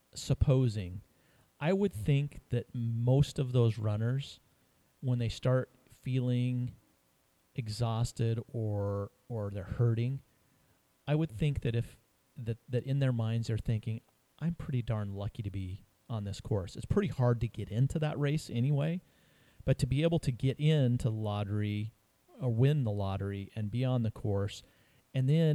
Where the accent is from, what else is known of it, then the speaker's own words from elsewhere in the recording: Rocky Mountains, United States; I grew up in the Rocky Mountains, and I was surprised that I had never been to the San Juan Mountains